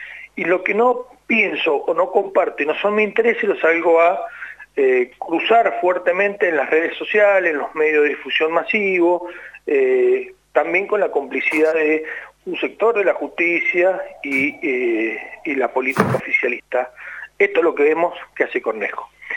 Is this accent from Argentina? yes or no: yes; Mendoza, Argentina; Lo peor que nos puede pasar como mendocinos, una provincia que se ha caracterizado por el respeto a las instituciones, la división de poderes, es hacer de este maltrato una habitualidad.